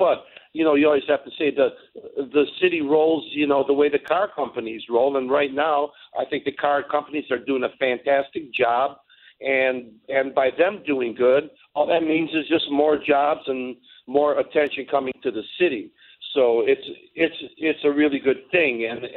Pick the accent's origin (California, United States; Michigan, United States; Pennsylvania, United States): Michigan, United States; Detroit; they ask, well, where are you from and blah, blah, blah, this and that. And I'll say Detroit, you know, very proudly, I'll have you know.